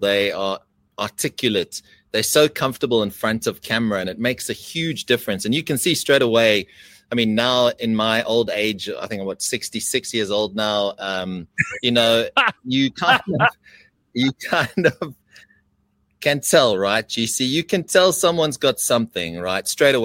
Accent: Durban, KwaZulu-Natal, South Africa; No, man, Durban will turn up. It's my hometown.

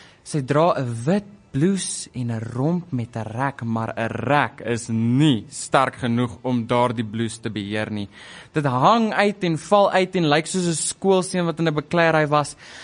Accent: Roodepoort, Gauteng, South Africa; Ek kom van Roodepoort, Gauteng.

